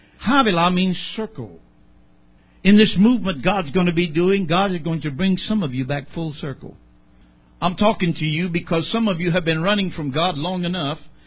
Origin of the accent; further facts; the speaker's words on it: the South, United States; Not because I'm from the South.